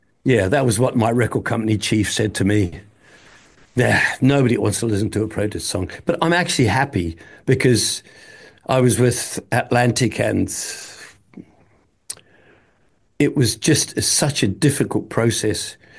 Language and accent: English; New Zealand; Well, I came from New Zealand, and … to me was